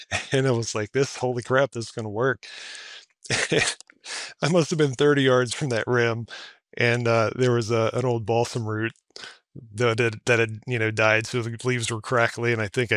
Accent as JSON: {"language": "English", "region": "Virginia", "country": "United States", "tie": "born or raised there", "moved": "yes", "said": "I'd never seen anything like it in all my years, you know, growing up in Virginia."}